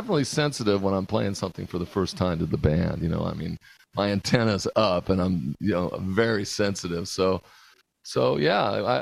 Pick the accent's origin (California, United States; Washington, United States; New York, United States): California, United States; La Habra; I grew up in Orange County, so right there on the edge. Whittier is right there in L.A. County, but right on the edge of what we call the Orange Curtain. I grew up in a town called La Habra